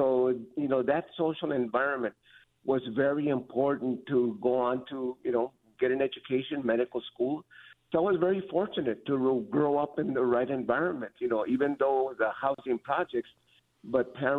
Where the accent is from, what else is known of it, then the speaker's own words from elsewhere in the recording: San Antonio, Texas, United States; also born or lived in Wyoming; So I don't remember living in Wyoming other than I was probably about 4 months old, but I grew up here in San Antonio.